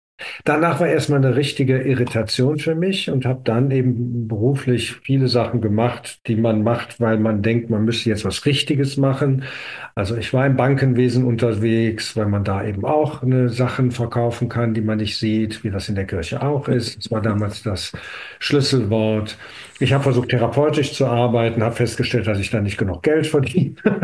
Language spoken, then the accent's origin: German; Düsseldorf, North Rhine-Westphalia, Germany; Ich bin kein gebürtiger Hahner, sondern bin Düsseldorfer und habe da eben meine Schule und so weiter gemacht.